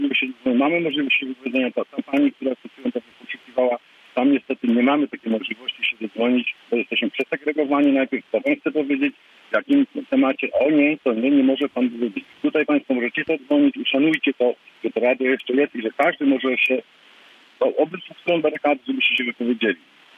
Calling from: Lubusz Voivodeship, Poland; Ja jestem słuchaczem niezły z Wolubuskiego.

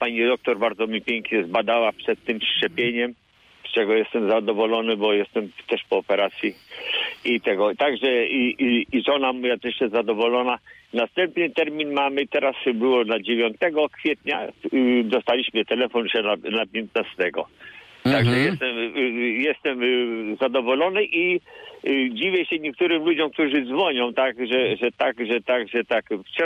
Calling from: Gubin, Lubusz Voivodeship, Poland; Ja mam 75 lat skończone i szczepiłem się u nas w Gubinie przy ulicy Grunwaldzkiej.

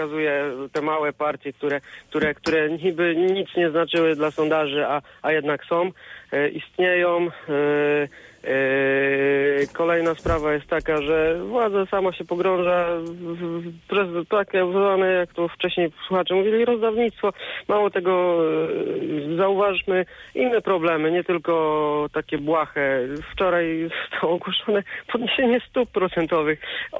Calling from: Zielona Góra, Lubusz Voivodeship, Poland; z Zielonej Góry.

